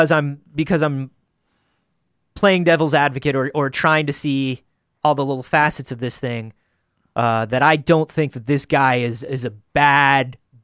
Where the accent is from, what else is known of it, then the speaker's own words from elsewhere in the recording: Florida, United States; I grew up in Florida. I have family in Louisiana, Alabama, like every.